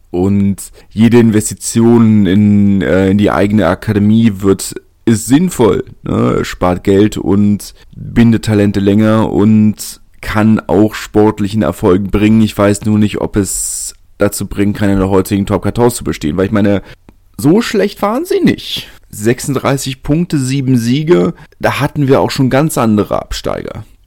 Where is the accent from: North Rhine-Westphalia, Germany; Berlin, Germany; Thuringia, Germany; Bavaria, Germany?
Berlin, Germany; ich bin Berliner.